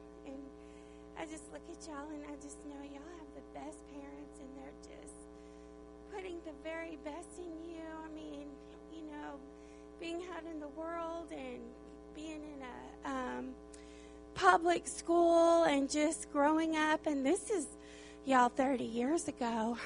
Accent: Arizona, United States; being born and raised in Arizona, I felt like I was a tumbleweed.

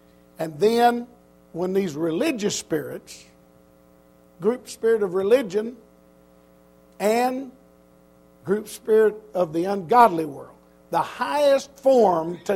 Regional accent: Oklahoma, United States; also born or lived in Texas; I grew up in Oklahoma and Texas, and that's part of the Bible Belt of the United States.

